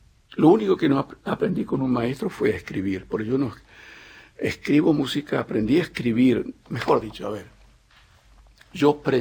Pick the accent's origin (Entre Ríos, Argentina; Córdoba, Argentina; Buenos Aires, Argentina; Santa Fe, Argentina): Buenos Aires, Argentina; mi papá era mestizo guaraní. Yo fui criado como un chico de Buenos Aires, yo nací en Buenos Aires, pero tengo toda la caracterología de un muchacho que nació en el monte.